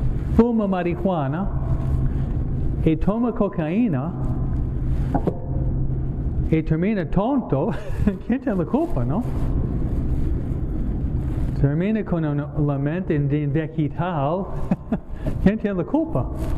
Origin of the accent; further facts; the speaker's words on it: New York, United States; si yo subo de donde vengo yo, lo que se llama the Empire State Building, es un edificio en Nueva York muy alto